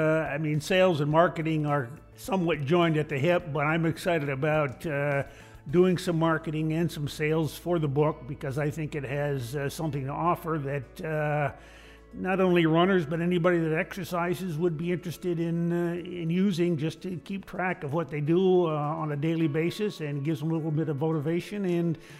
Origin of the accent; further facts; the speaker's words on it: Canada; born there; also born or lived in New York; I was born in Canada, lived in upstate New York.